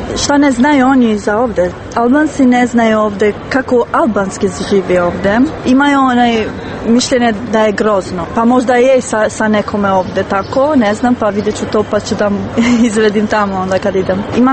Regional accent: Pristina, Pristina District, Kosovo; Serbian is a second language; now in Belgrade, Serbia; ja sam došla iz Prištine u Blic

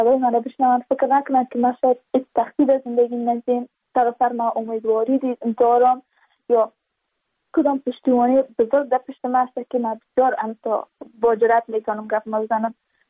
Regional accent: Badakhshan, Afghanistan; چون ما از بدخشان هستیم، یعنی منطقای دور دستش،

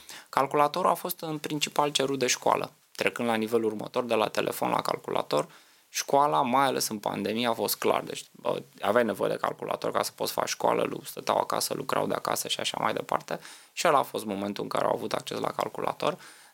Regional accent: Romania; pentru noi ca români, cred că trebuie, e o țară mișto, ne place, de aia suntem mândri că trăim în România

